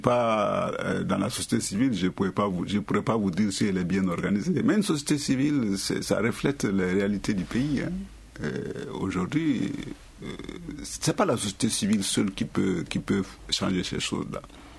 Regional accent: Mali; À partir du moment où on est malien, il faut que cette crise soit une occasion d'interpellation forte

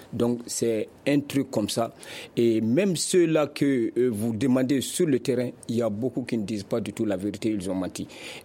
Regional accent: Mali; à nous qui disons que nous sommes des Maliens, à nous qui croyons être les frères, les pères, les fils de ces militaires en tenue, qui se sacrifient corps et âme pour sécuriser ce pays.

